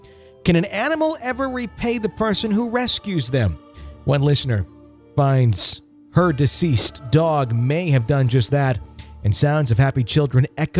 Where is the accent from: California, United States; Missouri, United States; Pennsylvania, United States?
California, United States; today I wanted to tell you a little about the house I grew up in here in San Laredo, California.